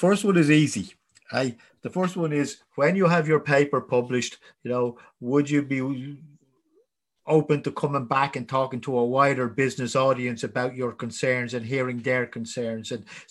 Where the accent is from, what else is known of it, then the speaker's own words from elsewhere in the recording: Ireland; English is a second language; But if you send data to France, the French aren't behind, as we Irish would say, aren't very slow in looking at the French intelligence services.